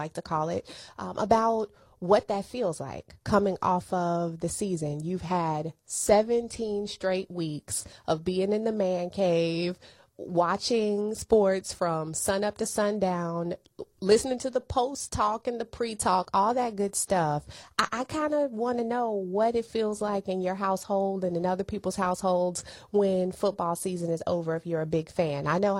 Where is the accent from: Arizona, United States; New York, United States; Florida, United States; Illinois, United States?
Illinois, United States; Chicago; my hometown? Really?